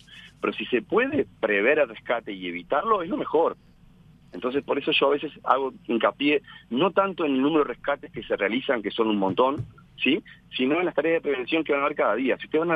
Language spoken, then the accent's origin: Spanish; Barra del Chuy, Rocha, Uruguay; Yo trabajo, por ejemplo, en la Barra de Chuy, ¿sí? Soy de la Barra de Chuy.